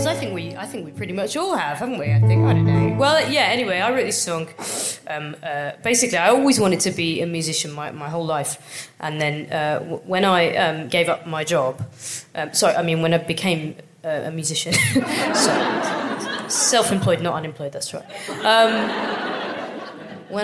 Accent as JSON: {"language": "English", "region": "England", "country": "United Kingdom", "said": "So I'm fucking English, right? I don't want to be, but who would?"}